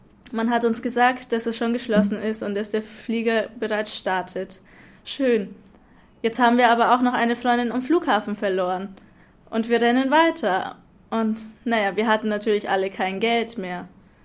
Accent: Nuremberg, Bavaria, Germany; ich komme aus Nürnberg.

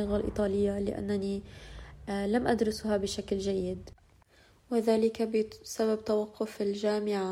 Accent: Lebanon; first language ar; العربية هي لغتي الأم. أنا من لبنان، واللغة الرسمية في لبنان هي العربية الفصحى، ولبنان بلد عربي. إذن تعلمت اللغة العربية الفصحى منذ الروضة في المدرسة،

